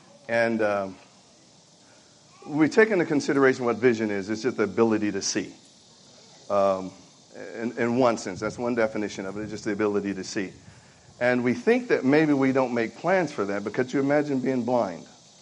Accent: Sacramento, California, United States; I am from Sacramento, California.

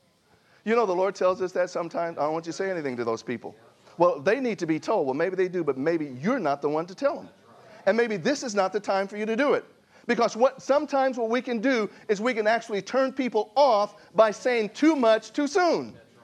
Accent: Oklahoma, United States; moved away as an adult; also born or lived in Texas / Washington; now in California, United States; I moved to California about 2 years ago. I grew up in the Midwest. I was born and raised in Oklahoma. And then I moved to Texas, and I lived there for about 30 years.

